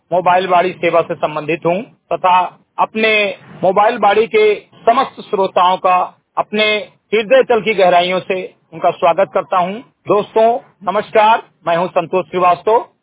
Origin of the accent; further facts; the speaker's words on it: Simrigatai, Uttar Pradesh, India; ग्राम सभा सिमरीगटई विकासखंड मेनपुरवा जनपद बहराइच का मूल निवासी हूँ